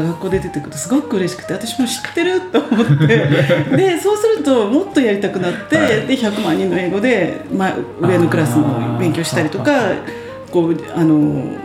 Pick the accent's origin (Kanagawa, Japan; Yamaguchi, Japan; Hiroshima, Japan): Kanagawa, Japan; Kawasaki; そのまま地元の川崎の中学、川崎の高校に行きました